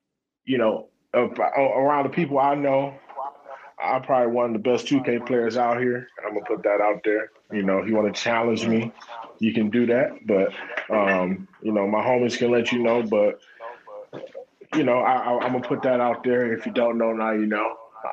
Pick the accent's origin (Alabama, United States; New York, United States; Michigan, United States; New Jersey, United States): Michigan, United States; Detroit; Born and raised in Detroit, Michigan. Being a Detroiter is something that's really important to me.